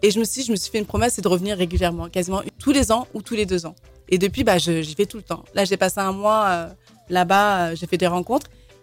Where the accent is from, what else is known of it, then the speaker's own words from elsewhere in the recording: Mantes-la-Jolie, Île-de-France, France; Moi, j'ai grandi en France.